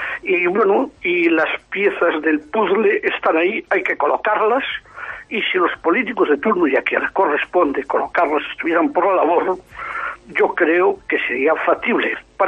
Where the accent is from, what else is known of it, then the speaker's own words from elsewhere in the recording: Ribadeo, Galicia, Spain; pero como ribadense que soy, conocedor de la historia de mi pueblo, incluso bastante conocedor de la emigración gallega